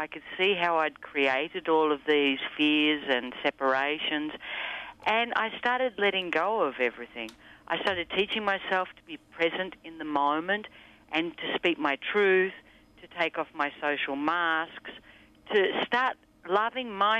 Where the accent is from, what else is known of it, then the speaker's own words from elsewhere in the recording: Australia; Yeah, I'm from Australia